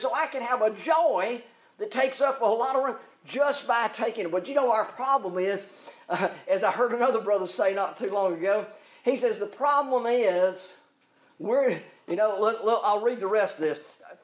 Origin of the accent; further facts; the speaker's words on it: Mississippi, United States; I can go back to a day and time when I was young enough, growing up in Mississippi. When schools were segregated.